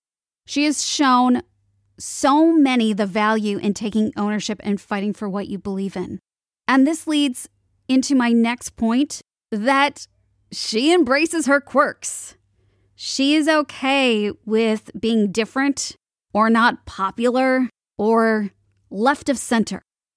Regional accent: Chicago, Illinois, United States; I was one of the lucky ones. I grew up in Chicago.

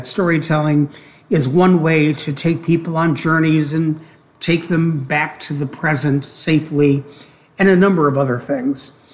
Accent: Cleveland, Ohio, United States; I was living in, I'm from Cleveland, Ohio, and I couldn't go trick-or-treating

